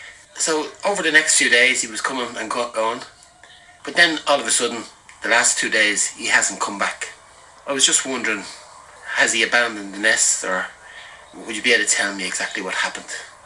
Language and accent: English; Lucan, Leinster, Ireland; I'm from Lucan.